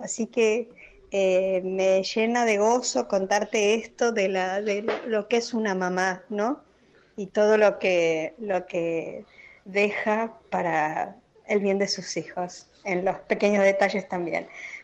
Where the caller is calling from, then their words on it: Buenos Aires, Argentina; de Ciudad de Buenos Aires.